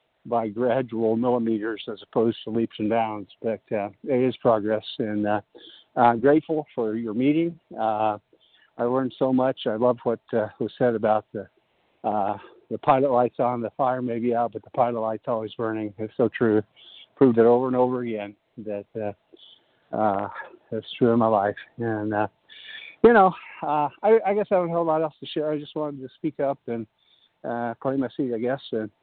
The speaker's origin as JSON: {"language": "English", "town": "Lawrence", "region": "Kansas", "country": "United States", "said": "I'm from Lawrence, Kansas."}